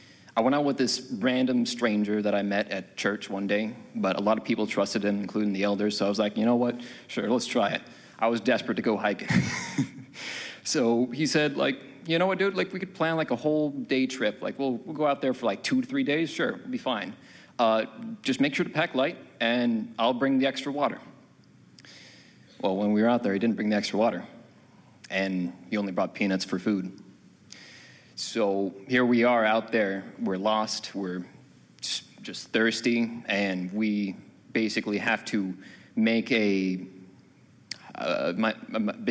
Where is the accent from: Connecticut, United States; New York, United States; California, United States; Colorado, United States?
California, United States; So I've come a long way, not because I'm from California.